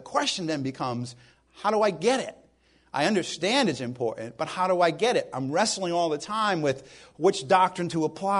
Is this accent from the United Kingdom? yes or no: no; New England, United States; Because, I came from New England and another local assembly.